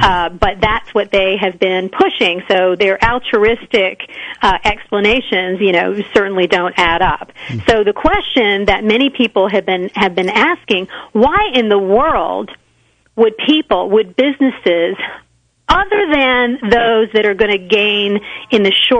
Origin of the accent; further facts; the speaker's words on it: North Carolina, United States; the school system that I grew up in Wake County, which is where the state capital Raleigh is located, really had a model public education system at one time.